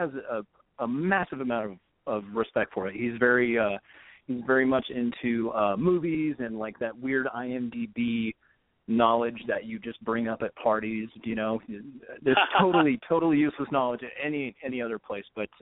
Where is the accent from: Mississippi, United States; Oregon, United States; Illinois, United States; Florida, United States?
Oregon, United States; Salem; Man, so I born and raised in Salem, Oregon. Lived there for most of my life.